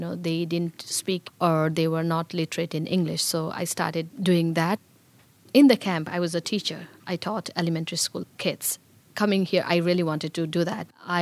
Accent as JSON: {"language": "English", "country": "Bhutan", "tie": "born or raised there", "second_language": "English", "moved": "as an adult", "lives_now": "United States", "said": "I was born in Bhutan. It is a small country in between two big countries, which are China in the north and India in the south. When I came to America, I was 33."}